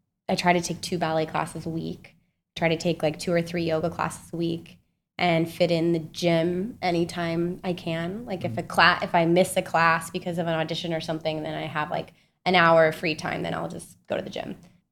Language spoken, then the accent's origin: English; Salt Lake City, Utah, United States; born or raised there; also born or lived in Kansas